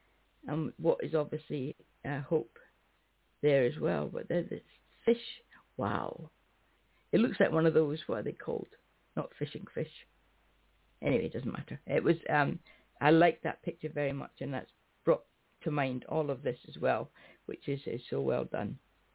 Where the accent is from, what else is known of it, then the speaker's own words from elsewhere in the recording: Scotland, United Kingdom; I'm Scottish, so it doesn't really apply to me. I'm very proud to be Scottish and glad I am